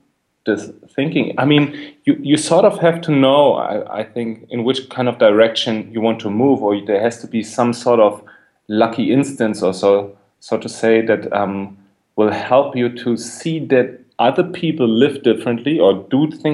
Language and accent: English; Berlin, Germany; You know, I grew up in East Berlin, and my mom is actually from the East, and I was born before the wall was down.